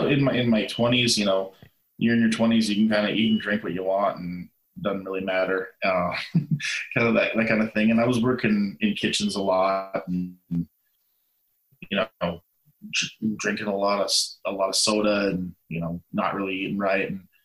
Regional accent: Canada; Oh, well, being Canadian, I have to put Bret up there for sure.

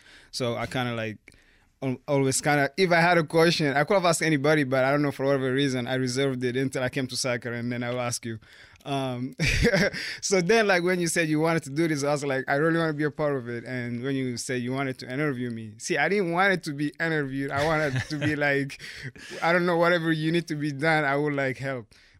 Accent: Chad; now in United States; So I am from Chad. I was raised by my grandma, so I've lived with her.

